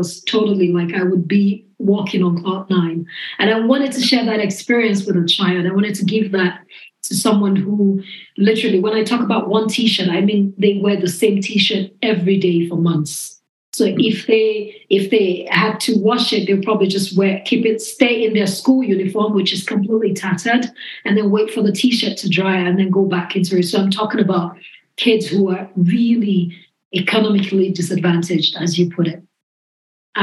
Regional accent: Nigeria; And that was important for me because growing up in Nigeria, Christmas was a big deal.

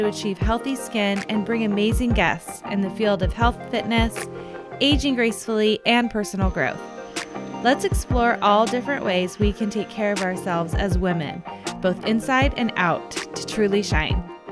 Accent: California, United States; We're talking about how I'm from California, very much of a wimp when it comes to cold weather

